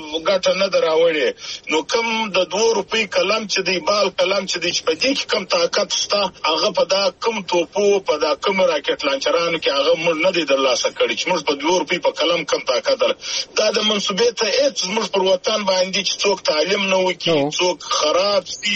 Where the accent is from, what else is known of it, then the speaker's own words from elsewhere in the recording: Zhob, Balochistan, Pakistan; زه د ژوب یم د ژوب پلانکی زه یم